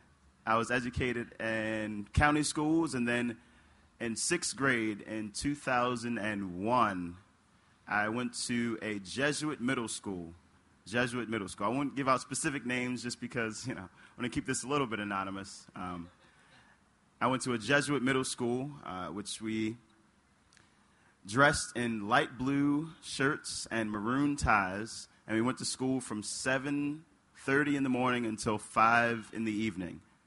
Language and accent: English; Baltimore, Maryland, United States; I started my education here in Baltimore. I was born in Baltimore in 1989, February 26th, to a single mother